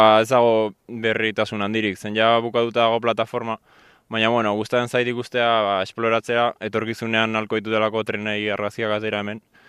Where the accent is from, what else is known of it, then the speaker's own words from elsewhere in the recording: San Sebastián, Basque Country, Spain; Bai, Donostiarra naiz, bai.